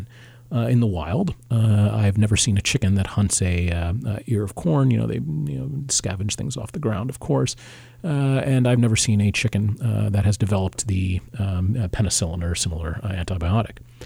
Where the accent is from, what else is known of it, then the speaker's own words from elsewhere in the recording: Ohio, United States; I want to look at what happened in my previous home, Central Ohio. I grew up in Central Ohio for the most part.